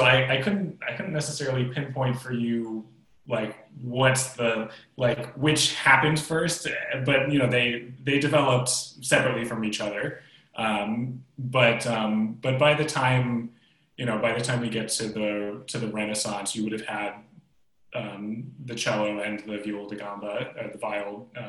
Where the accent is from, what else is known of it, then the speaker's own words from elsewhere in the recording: St. Louis, Missouri, United States; Yeah, so I grew up in St. Louis, Missouri, and started playing the cello in fourth grade with my elementary school's music program